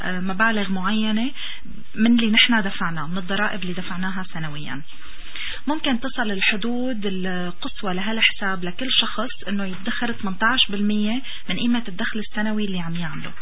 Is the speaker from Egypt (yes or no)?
no; Syria; now in Canada; وعلى بلدنا سوريا